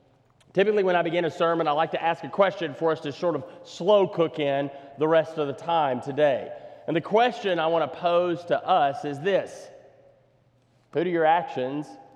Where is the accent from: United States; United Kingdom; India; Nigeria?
United States; Ardmore, Oklahoma; We grew up in Ardmore, Oklahoma, as I was just sharing with Dennis.